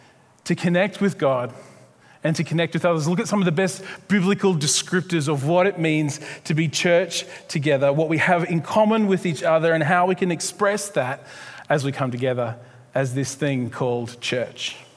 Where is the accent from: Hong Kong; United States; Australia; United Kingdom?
Australia; Moggill, Queensland; I grew up in Moggill out on some property in a little cottage in the side of a hill.